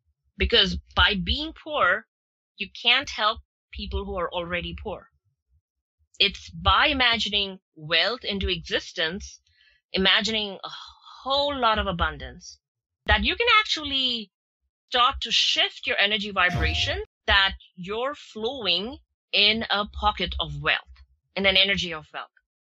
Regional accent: India; I grew up in India

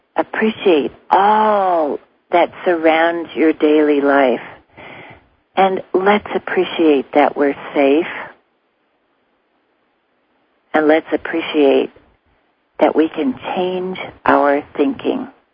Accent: Colorado, United States; also born or lived in Wyoming; And I remember, because I grew up in Colorado and Wyoming with ranchers, and I remember that old saying of, make hay while the sun shines.

